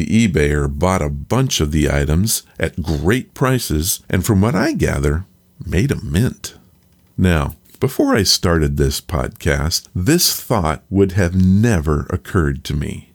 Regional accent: Vancouver, Washington, United States; This next story comes from my hometown of Vancouver, Washington, but I didn't send it in.

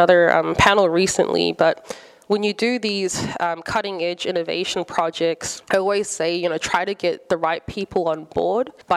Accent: New Zealand; So I'm from New Zealand.

